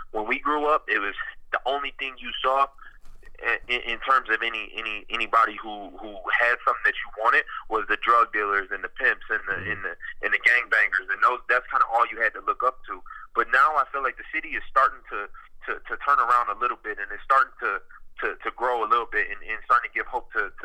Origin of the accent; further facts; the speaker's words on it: Detroit, Michigan, United States; No, I was born in the city of Detroit and raised there.